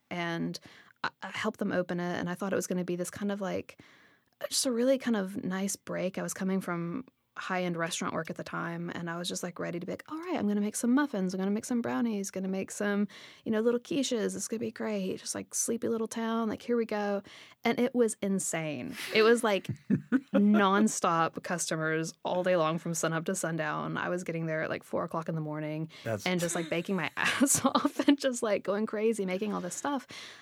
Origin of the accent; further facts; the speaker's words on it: Kentucky, United States; accent: Kentucky; all of my knives from culinary school are engraved Kentucky, because my accent was that thick and I was that, you know, Southern in how I presented myself because there was no other me to present.